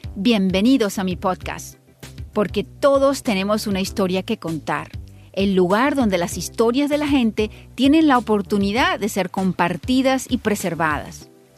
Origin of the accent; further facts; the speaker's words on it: Venezuela; como buenos venezolanos